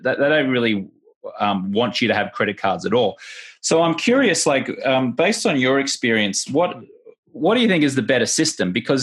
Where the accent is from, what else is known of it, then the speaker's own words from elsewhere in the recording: Australia; now in United States; I'm a dual citizen. I live in America, and I'm an American citizen and I'm an Australian citizen. Born and raised in Australia, became a US citizen about 7 years ago.